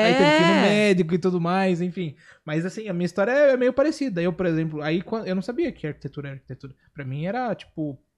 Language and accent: Portuguese; Itapetininga, São Paulo, Brazil; born there; porque eu nasci em Tapetininga.